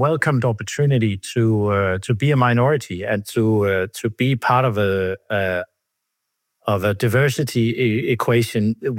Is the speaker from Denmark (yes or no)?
yes; Denmark; So as you said, I'm from Denmark and I've got kids, three of them, not so small anymore, but they were smaller.